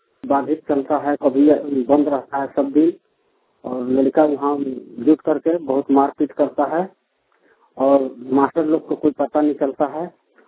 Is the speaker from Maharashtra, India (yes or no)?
no; Garhwa, Jharkhand, India; कैद, ग्राम रेजो टोला दुनुखा, पोस्ट बाना जिला गढ़वा के निवासी हूँ।